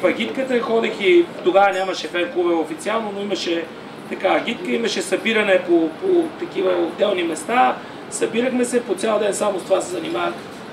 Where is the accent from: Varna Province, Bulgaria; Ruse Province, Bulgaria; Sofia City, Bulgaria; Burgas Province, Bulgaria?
Sofia City, Bulgaria; Sofia; съм роден на Герена, отрасъл съм на Герена